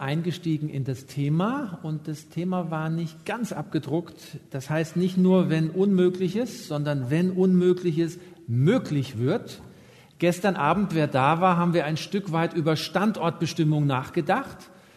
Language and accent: German; Germany; Ich bin in einer nicht-adventistischen Familie aufgewachsen in Deutschland.